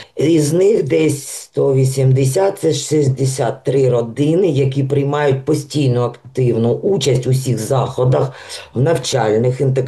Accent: Izium, Kharkiv Oblast, Ukraine; moved away as an adult; now in Tukums, Latvia; Приїхали ми сюди у травні 22-го року. Приїхали ми у місто Тупумс, бо це місто-побратим нашого рідного міста, міста Ізюм.

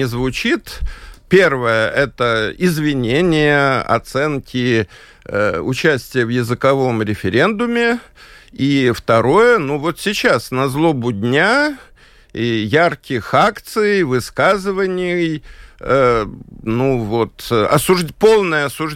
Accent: Riga, Latvia; Родом я из Риги. Предки, там сложная семейная история, одна русская линия, другая русско-литовская

